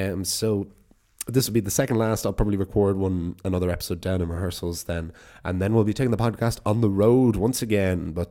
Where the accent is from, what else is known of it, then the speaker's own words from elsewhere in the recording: Leinster, Ireland; combining the folklore, history and religion of Ireland through a lens of growing up in County Wicklow on the East Coast